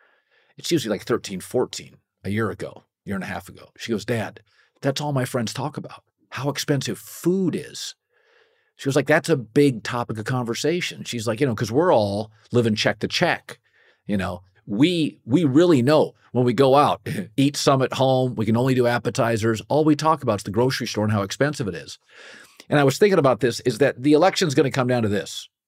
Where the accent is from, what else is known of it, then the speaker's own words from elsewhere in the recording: Westport, Washington, United States; I grew up in Westport, Washington, which was along with Waukegan, Illinois. We used to battle as small towns for salmon capital of the world.